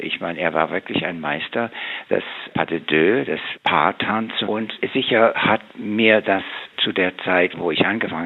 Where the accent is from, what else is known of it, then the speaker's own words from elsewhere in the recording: Milwaukee, Wisconsin, United States; German is a second language; moved away as an adult; now in Stuttgart, Germany; Ich habe mit Choreografieren angefangen in meiner Heimatstadt Milwaukee